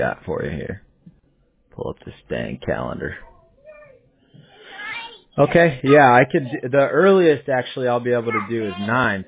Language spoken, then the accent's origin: English; California, United States; Oh, yeah. Yeah. I grew up in Orange County. Surf City. They call it the Orange Curtain.